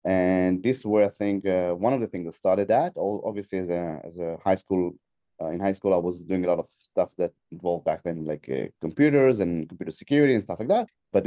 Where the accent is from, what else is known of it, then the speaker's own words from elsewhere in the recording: Israel; English is a second language; I'm based in Israel. I was born in Israel. I was raised in Israel.